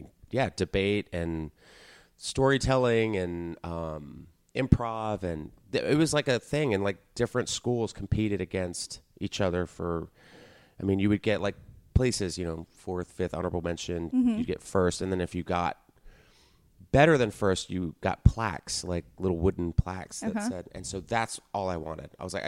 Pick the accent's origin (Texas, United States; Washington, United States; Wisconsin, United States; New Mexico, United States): Texas, United States; No, but I grew up in Texas and I was always like the class clown and I was in theater